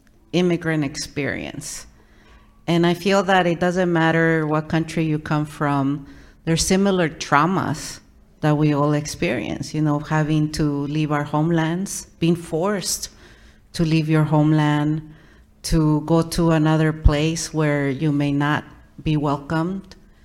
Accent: Los Angeles, California, United States; also born or lived in Mexico; and I came from Mexico when I was nine. So we have a shared experience, and they grew up in Brooklyn and I grew up in Los Angeles.

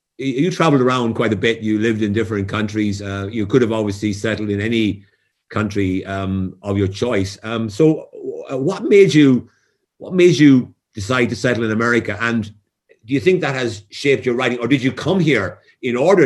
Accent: Waterford, Munster, Ireland; I remember growing up in Waterford, you know, the 50s and 60s, and when family gatherings took place, stories were told.

